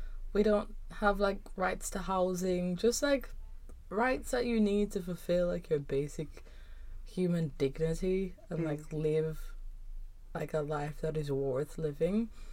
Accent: Kingston, Jamaica; moved away as an adult; now in London, United Kingdom; So I grew up in Kingston, which is the capital of Jamaica. And when I say grew up, I mean I actually grew up there. Like, I only moved here to London when I was 18. So I spent literally all of my adolescence in Kingston.

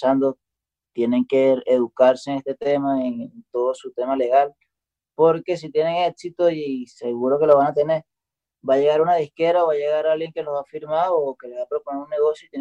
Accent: Coro, Falcón, Venezuela; Yo soy de Coro y tenemos un peo.

